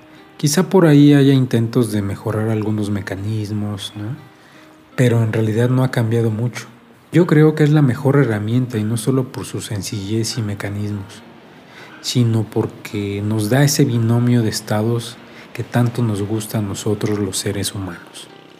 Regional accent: Mexico City, Mexico; yo ando en bicicleta casi todos los días en mi ciudad natal, la gran Ciudad de México

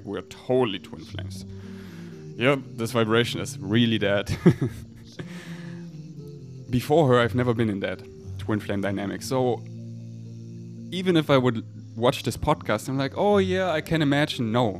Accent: Germany; we have the same programming because we grew up in Germany

